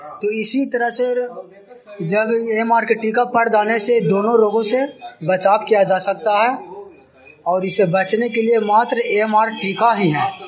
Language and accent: Hindi; Mohanpur, Bihar, India; मैं नगरनौसा प्रखंड ग्राम मोहनपुर का रहने वाला हूं।